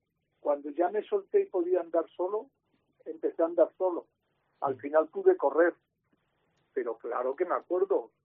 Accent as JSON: {"language": "Spanish", "town": "Badajoz", "region": "Extremadura", "country": "Spain", "said": "soy pacense y soy del Club Deportivo Badajoz."}